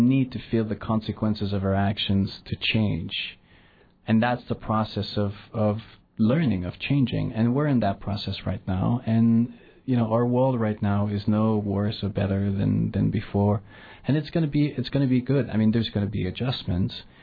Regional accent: Quebec, Canada; English is a second language; now in United States; Yes, I'm French-Canadian, so I was come from Quebec, and then I've been living in the States for about 15 years

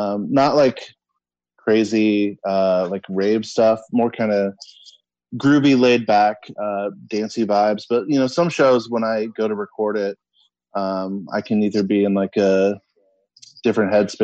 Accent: Ketchikan, Alaska, United States; now in Seattle, United States; I live in Seattle. I was born and raised in Ketchikan, so I do have roots in Alaska.

